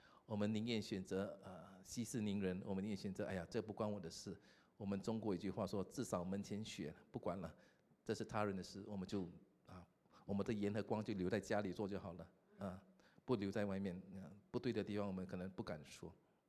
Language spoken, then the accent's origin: Chinese; Singapore; 我们新加坡人就觉得很明显，但是我们新加坡就没有吗？